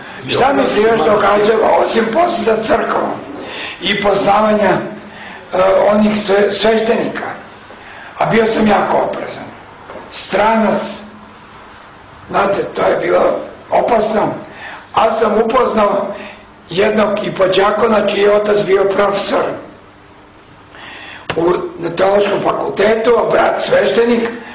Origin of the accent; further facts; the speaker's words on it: Serbia; ja sam iz Srbije